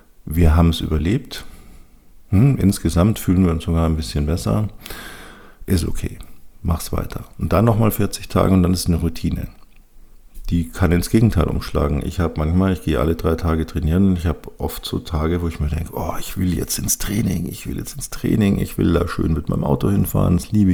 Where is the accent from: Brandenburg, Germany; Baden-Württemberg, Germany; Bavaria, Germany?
Bavaria, Germany; accent: Bavarian; Ja, ich bin zweisprachig aufgewachsen, ich spreche auch Bayerisch